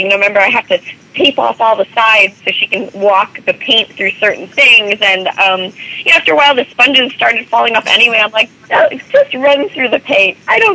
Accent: Midwest, United States; I say making, I'm from the Midwest.

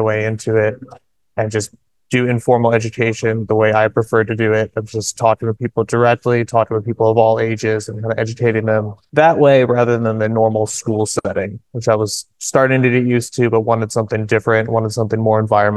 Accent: North Carolina, United States; Yeah, so I grew up on the Outer Banks in North Carolina. It's a coastal region. I grew up scuba diving.

